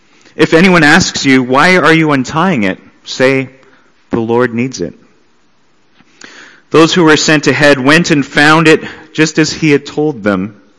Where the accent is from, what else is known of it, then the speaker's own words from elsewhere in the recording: Lethbridge, Alberta, Canada; born there; I said, "I was born in Lethbridge, sir."